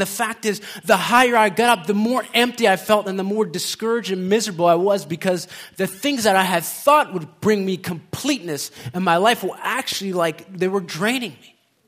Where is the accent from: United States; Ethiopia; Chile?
Ethiopia; And I'm from Ethiopia. I wasn't adopted by them, but I'm just, you know.